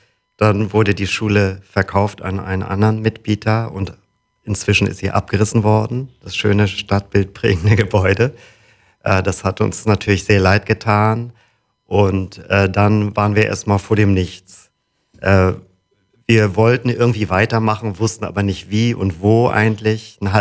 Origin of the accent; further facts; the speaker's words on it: Kiel, Schleswig-Holstein, Germany; moved away as an adult; also born or lived in Berlin; now in Wilster, Germany; Ja, ich bin geboren in Kiel und aufgewachsen in Kiel und dann mit 20 nach Berlin gegangen und habe dort als Musiker gelebt und gearbeitet, 30 Jahre.